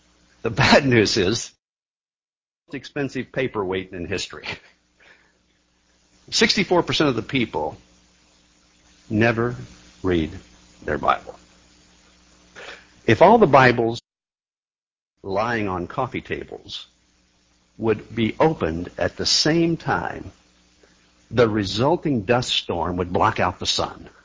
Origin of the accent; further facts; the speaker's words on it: Ohio, United States; I grew up in Ohio. I don't know whether any of you grew up in Ohio or not. I was a Cincinnati Reds fan.